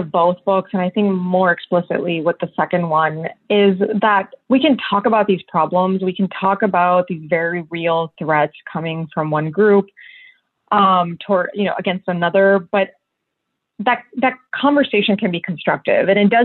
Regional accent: United States; as an American Muslim, I can tell you that, you know, my community and me individually have been victim of that.

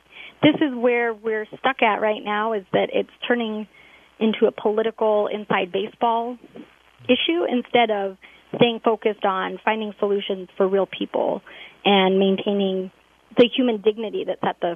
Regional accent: Colorado, United States; I'm from Colorado.

